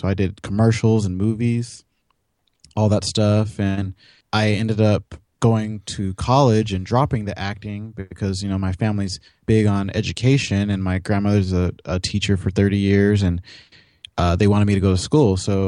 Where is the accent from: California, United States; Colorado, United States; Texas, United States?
California, United States; Los Angeles; also born or lived in Michigan; And at a young age, I grew up in near Hollywood in L.A.